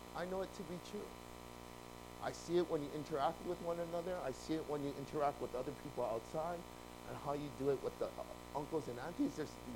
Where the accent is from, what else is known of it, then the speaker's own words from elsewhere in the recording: Hawaii, United States; I'm Korean. I was born and raised in Hawaii.